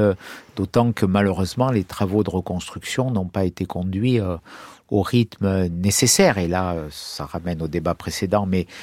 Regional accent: Nice, Provence-Alpes-Côte d'Azur, France; Je suis niçois, vous l'avez rappelé, je suis né dans ces quartiers de Nice, j'ai vécu dans le Vieux-Nice, dans la quincaillerie de ma famille.

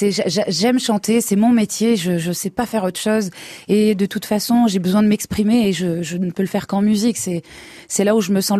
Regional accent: Villeneuve-sur-Lot, Nouvelle-Aquitaine, France; also born or lived in Melun; Bah, Villeneuve-sur-Lot, c'est une petite ville pleine de charme, où j'ai grandi et où je suis très heureuse d'être parce que voilà, j'y suis retournée il y a maintenant 6 ans.

